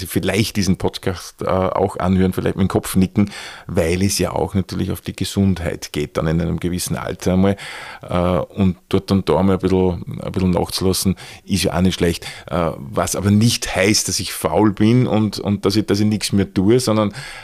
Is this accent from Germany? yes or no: no; Austria; die durchaus bekannt sind bei uns in Österreich